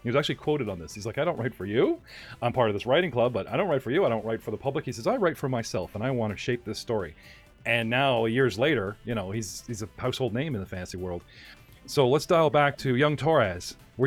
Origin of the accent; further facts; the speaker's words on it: Canada; But I'm Canadian, and I don't suffer from the American sensitivity of what one does with one's American flag.